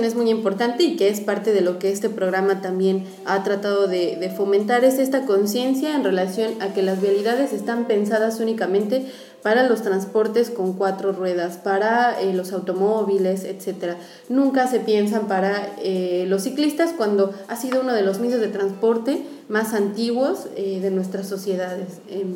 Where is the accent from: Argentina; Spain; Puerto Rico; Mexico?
Mexico; para quienes estamos oscilando, viajando, y quienes somos mexicanos, escuchar esto que nos dicen.